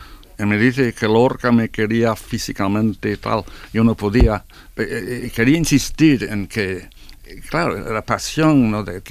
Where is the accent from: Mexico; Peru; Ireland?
Ireland; Era terrible en Irlanda, de donde vengo yo.